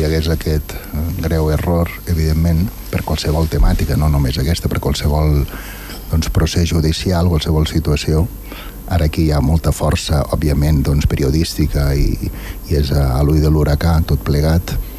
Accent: Andorra; nosaltres com a andorrans no estem votant a les municipals de Portugal.

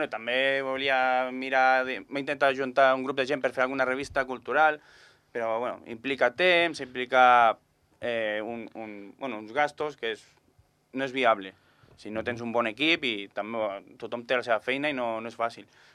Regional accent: Badalona, Catalonia, Spain; jo soc de Badalona

